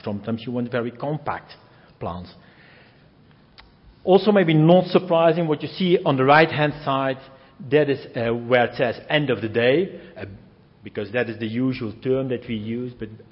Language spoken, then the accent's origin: English; Netherlands; English is a second language; I'm coming from the Netherlands, a very relatively mild climate, so there the need for vertical farming is probably not so high.